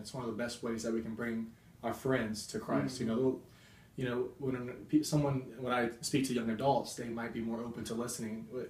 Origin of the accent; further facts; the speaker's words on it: Slidell, Louisiana, United States; now in Mobile, United States; I was born and raised in Slidell, Louisiana, which is not too far away, about an hour and a half, and which is in the Archdiocese of New Orleans.